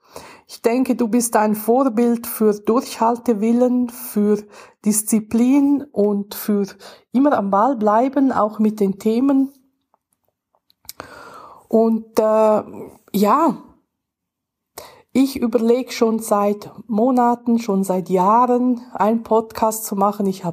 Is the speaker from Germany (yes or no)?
no; Switzerland; alles, was ich so zögere und dreimal hintersinne und hinterfrage, so als typische Schweizer Bünzli